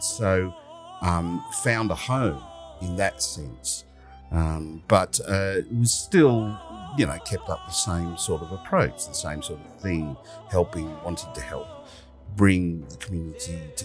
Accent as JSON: {"language": "English", "town": "Sydney", "region": "New South Wales", "country": "Australia", "tie": "born or raised there", "said": "I grew up in the sort of northern suburbs of Sydney, Hornsby. I was born and raised in Hornsby, lived there for many years, then moved to the eastern suburbs when I left home"}